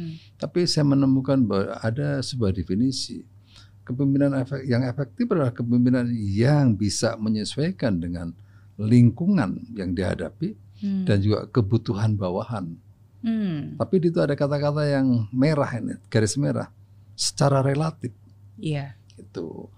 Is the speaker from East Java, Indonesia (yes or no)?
yes; East Java, Indonesia; karena saya dari Jawa Timur ya nggak jauh-jauh sih ya